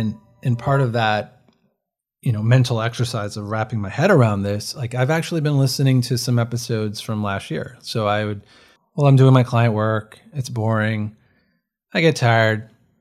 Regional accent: New York, United States; leaving New York was a big part of my identity shift, because I think in a lot of ways I am a New Yorker, but in a lot of other ways I'm not.

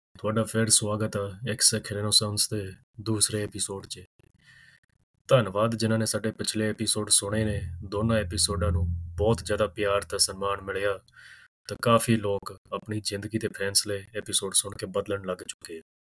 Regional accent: Punjab, India; ਹਾਂ, ਇੰਨਾ ਸੀਗਾ ਕਿ ਅਸੀਂ ਪੰਜਾਬ ਦੇ ਆ, ਅਸੀਂ ਪੰਜਾਬ 'ਚ ਰਹਿੰਦੇ ਆ, ਤਾਂ ਸਾਡਾ ਇਸ ਧਰਤੀ ਨਾਲ ਲਿੰਕ ਆ

